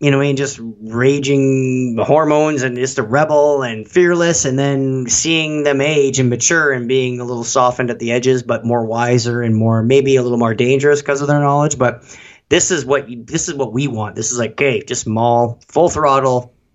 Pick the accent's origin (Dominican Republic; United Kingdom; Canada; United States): Canada; No, I'm too Canadian and trusting to be like, oh, hey, buddy.